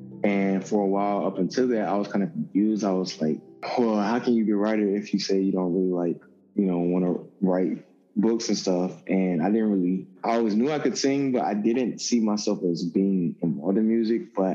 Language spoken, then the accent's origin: English; Havana, Florida, United States; I am from Havana, Florida, which is like 20 minutes outside of Tallahassee, Florida.